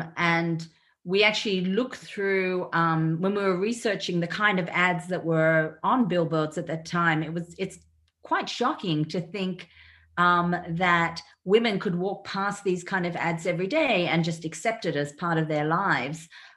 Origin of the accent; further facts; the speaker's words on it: Sydney, New South Wales, Australia; I have very strong memories of being a young child growing up on the North Shore of Sydney